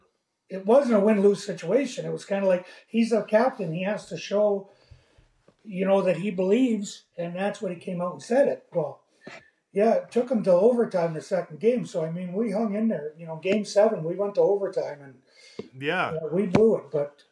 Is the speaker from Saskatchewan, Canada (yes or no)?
no; Montreal, Quebec, Canada; So I'm from Montreal.